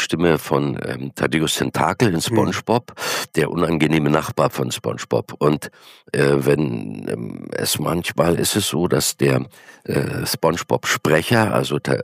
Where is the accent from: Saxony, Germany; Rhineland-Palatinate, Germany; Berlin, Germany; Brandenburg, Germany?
Saxony, Germany; Görlitz; born there; accent: Silesian dialect; den schlesischen Dialekt durfte ich machen, weil ich ja gebürtiger Görlitzer bin und meine Mutti und mein Papa sind ja Schlesier. Und dann habe ich eben den Felix mit dem Original Görlitzer Dialekt gemacht.